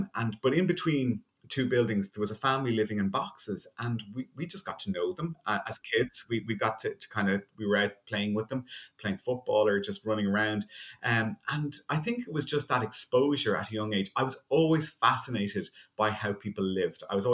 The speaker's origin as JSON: {"language": "English", "town": "Malahide", "region": "Leinster", "country": "Ireland", "tie": "born or raised there", "said": "I grew up in the Semi-D in Malahide, which was in Dublin, but both my grandparents lived in the country."}